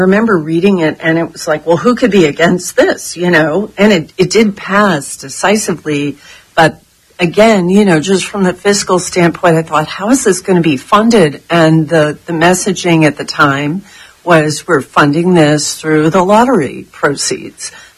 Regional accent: Northeast, United States; now in Florida, United States; I came from the Northeast. I went to college at UVA, another school with strong public education, another state.

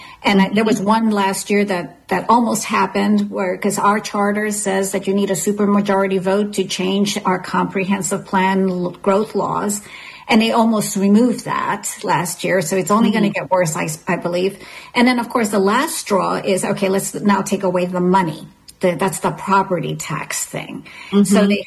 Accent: Connecticut, United States; I mean, I came from Connecticut. You know, Connecticut was such a high tax state.

